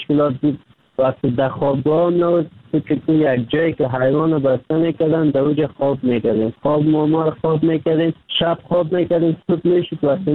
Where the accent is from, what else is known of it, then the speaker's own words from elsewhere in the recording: Kabul, Afghanistan; آمدم از کابل آمدم